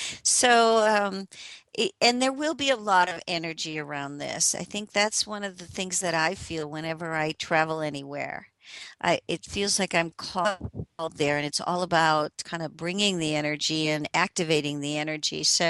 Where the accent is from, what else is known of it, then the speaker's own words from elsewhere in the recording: Midwest, United States; I'm a Midwesterner, and so it'll be good to be back in the Midwest.